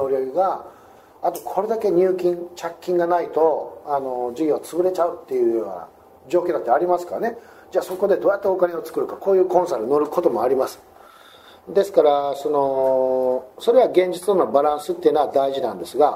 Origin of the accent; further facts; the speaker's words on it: Okayama, Japan; 岡山、私岡山出身なんですね。